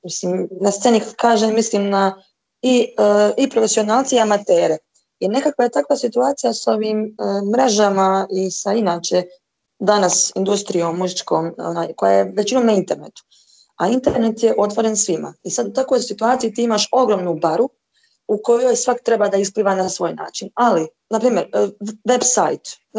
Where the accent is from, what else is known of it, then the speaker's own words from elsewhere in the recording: Serbia; born there; Jer rođena sam u Srbiji i meni je to, na momente mi čak nedostaje